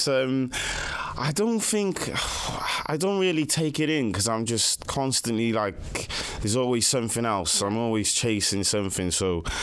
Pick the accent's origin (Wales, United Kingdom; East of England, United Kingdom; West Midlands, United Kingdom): Wales, United Kingdom; Cardiff; accent: Cardiff; I think in terms of my music, I think it's very Cardiff based on, like, my accent.